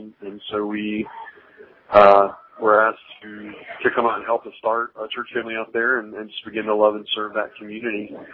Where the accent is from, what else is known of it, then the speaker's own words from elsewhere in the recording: New Orleans, Louisiana, United States; Well, I grew up in New Orleans, Louisiana, and met my wife in college.